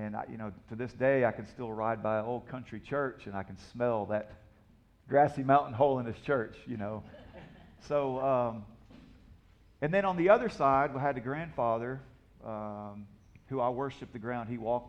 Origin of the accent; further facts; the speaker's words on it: Huntsville, Alabama, United States; You know, I was raised here in Huntsville, Alabama, and I had a great family.